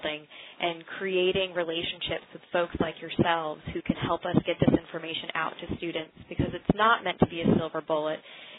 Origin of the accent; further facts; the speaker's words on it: Tallahassee, Florida, United States; I'm probably biased because I happen to be from the state of Florida. I was born and raised in Tallahassee, huge Seminole fan.